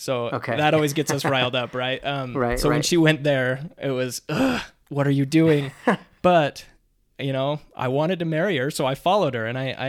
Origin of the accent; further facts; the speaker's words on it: Utah, United States; So, I was born and raised in Utah, grew up an Aggie fan, Utah State fan, which is, kind of unpopular in the state.